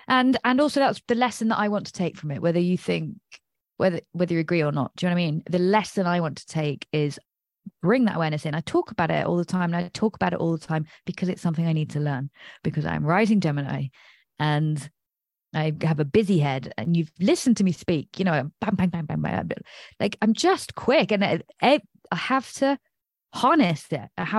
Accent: Nottingham, East Midlands, United Kingdom; You know, I'm from Nottingham, so I wasn't naive

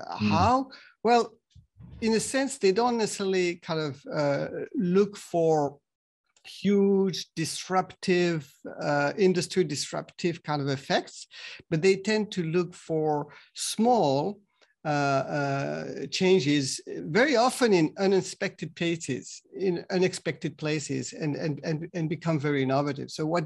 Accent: France; English is a second language; moved away as an adult; also born or lived in Japan; I'm from France. I was trained as an engineer, but after my grad school, I went to Japan initially just to kind of learn the language and be kind of exposed to the culture. I liked it so much that I stayed there

